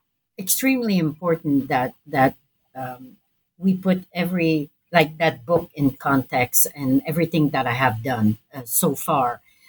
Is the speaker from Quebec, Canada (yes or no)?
yes; Montreal, Quebec, Canada; I'm from Montreal